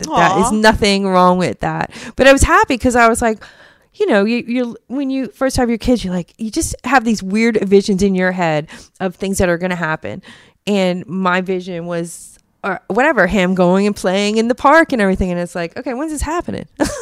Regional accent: Dumont, New Jersey, United States; No, I grew up in Bergen County.

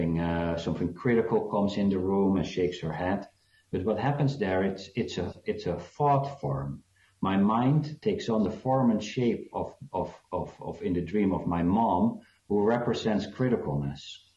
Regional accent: South Africa; born there; but I was born in South Africa

